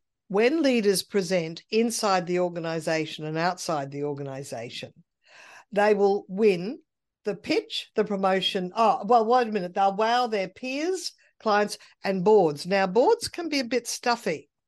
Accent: Brisbane, Queensland, Australia; I was brought up in Brisbane's Little Italy, of descendants of original Sicilians that came out

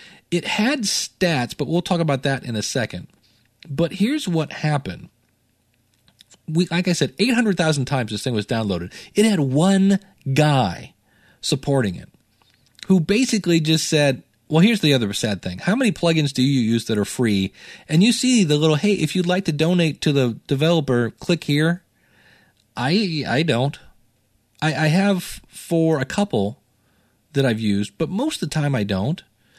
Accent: Cleveland, Ohio, United States; I'm from Cleveland, okay

